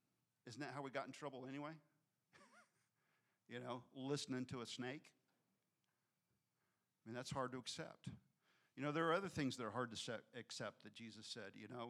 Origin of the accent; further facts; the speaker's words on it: United States; Because I grew up in the West. I grew up in America.